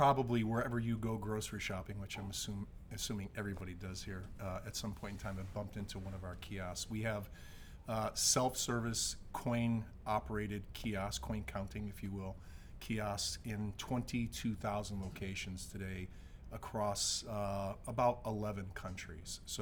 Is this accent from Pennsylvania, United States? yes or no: no; Boston, Massachusetts, United States; accent: Boston; moved away as an adult; I am. I'm from Boston.